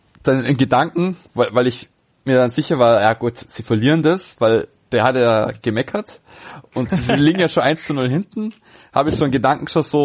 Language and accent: German; Augsburg, Bavaria, Germany; Kann man auch drüber meckern als Augsburger